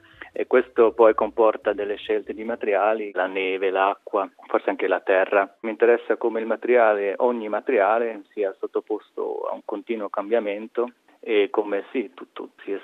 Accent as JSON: {"language": "Italian", "town": "Rhäzüns", "region": "Grisons", "country": "Switzerland", "tie": "born or raised there", "said": "Sì, è abbastanza verde, non siamo ancora così proprio in montagna, ma si inizia a intravedere le vette"}